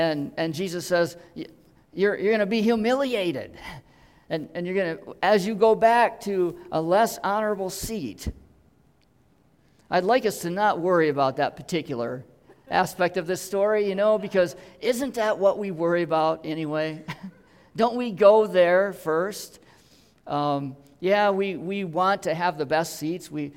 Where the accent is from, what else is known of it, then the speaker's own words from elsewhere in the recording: Michigan, United States; I grew up in Western Michigan, a very religiously conservative area